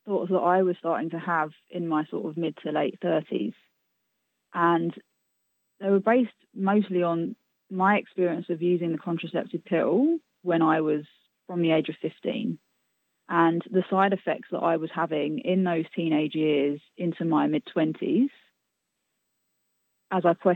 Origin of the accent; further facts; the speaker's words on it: London, United Kingdom; where I was growing up in London as well